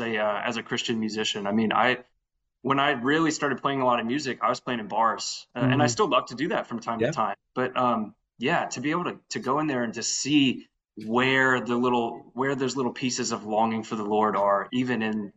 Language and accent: English; Lafayette, Louisiana, United States; So I am from Louisiana. I'm actually from Lafayette originally, so part of Cajun culture